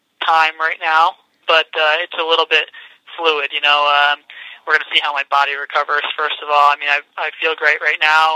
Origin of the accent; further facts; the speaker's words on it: Grand Rapids, Michigan, United States; You know, I'm from Grand Rapids, Michigan